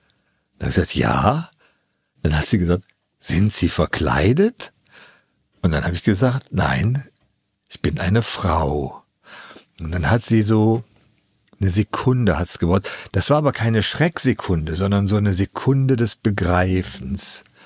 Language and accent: German; Ratingen, North Rhine-Westphalia, Germany; fährt man von Düsseldorf aus, das ist die Nähe meiner Heimatstadt Ratingen